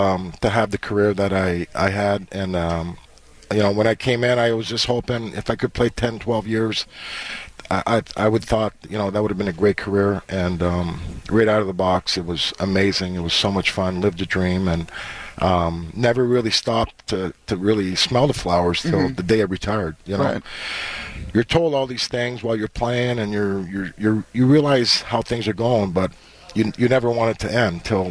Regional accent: Montreal, Quebec, Canada; growing up in Montreal and dreaming about playing for the Canadiens when I was a young kid

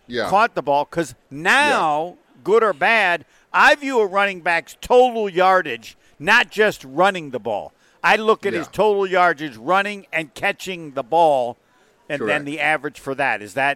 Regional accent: Indiana, United States; and I'm from Indiana, but that's about 30%.

